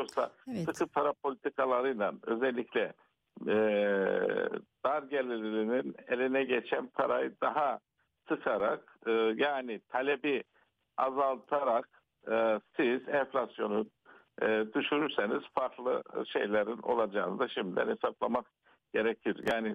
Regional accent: Şiran, Gümüşhane, Turkey; İnanın ben hafta sonu kendi memleketim Gümüşhane'nin Şirhan ilçesine gittim.

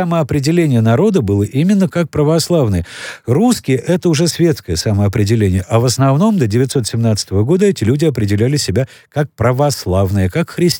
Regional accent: Moscow, Russia; also born or lived in Ural; Я казак. По маме для меня это вот так получилось. Для меня это воспитание в казачьей станице на Урале, для коренного москвича в Яицкой станице, это было, ну, важно очень.

